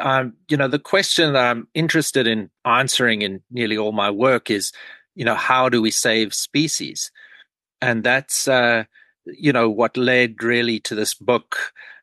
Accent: Pretoria, Gauteng, South Africa; I grew up in Pretoria and we used to search, you know, abandoned lots and go onto the edge of the city and turn over trash looking for snakes.

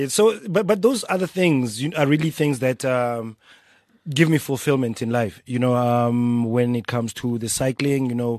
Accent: Mahikeng, North West, South Africa; I grew up primarily in Mafikeng.

